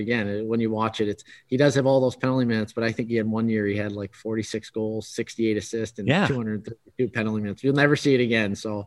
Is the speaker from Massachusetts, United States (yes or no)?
yes; Boston, Massachusetts, United States; also born or lived in Moncton, Canada; I've worn 8 my whole life in junior in Moncton and then growing up in Boston.